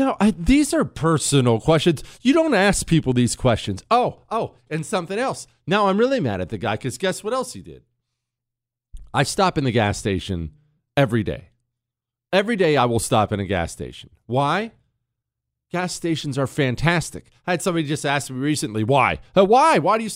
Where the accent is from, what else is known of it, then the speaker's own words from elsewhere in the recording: United States; Yes, right, I am judging because I'm an American